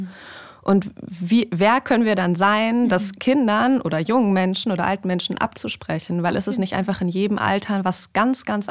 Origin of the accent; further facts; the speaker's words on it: Hanover, Lower Saxony, Germany; mit dem Judentum aufgewachsen. Ich komme aus Hannover ursprünglich und bin dort von meiner Mutter immer mitgenommen worden in die liberale Gemeinde.